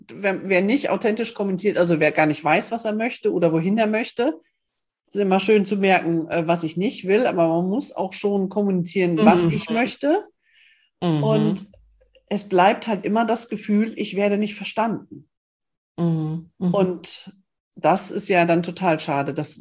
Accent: Osnabrück, Lower Saxony, Germany; born there; now in Emsland, Germany; Ich komme ja gebürtig aus Osnabrück und das ist ganz dicht an Hannover, Hochdeutsch. Ne? So. Mhm. Und dann wohne ich jetzt ja im Emsland, das ist dann wieder Plattdeutsch. Aber da ich dann zu spät hergezogen bin, kann ich das auch nicht.

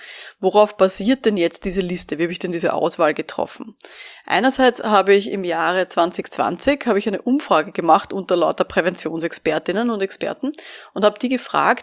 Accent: Vienna, Austria; ich bin ja aus Wien

